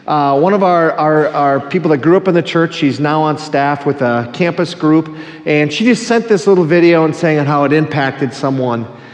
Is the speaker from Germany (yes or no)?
no; Minnesota, United States; I'm from the Iron Range, we don't do this, this is weird.